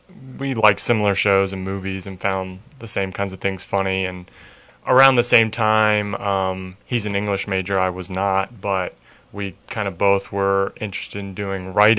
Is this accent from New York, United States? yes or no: no; Virginia, United States; now in Richmond, United States; from growing up in Northern Virginia